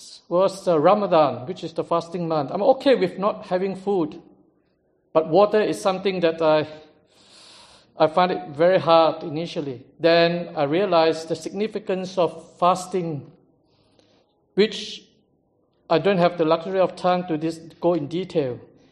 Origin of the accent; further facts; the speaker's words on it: Malaysia; now in New Zealand; I was originally from Malaysia and was born to a non-Muslim Chinese household.